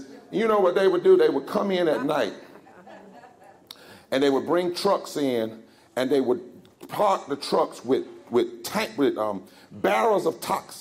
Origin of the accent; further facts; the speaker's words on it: North Carolina, United States; My daddy grew up, because I'm from Eastern North Carolina, where there was a company called Weyerhaeuser.